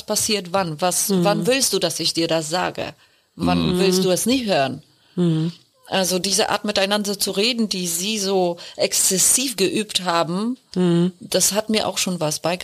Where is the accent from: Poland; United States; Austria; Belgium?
Poland; now in Berlin, Germany; ich als Polin, die vor über 20 Jahren nach Berlin kam